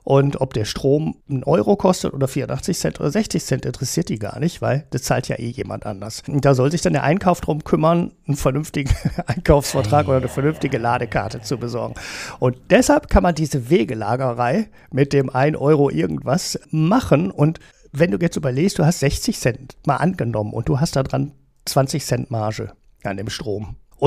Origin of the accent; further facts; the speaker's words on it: Netherlands; Ich kann die als Niederländer einfach nicht kaufen.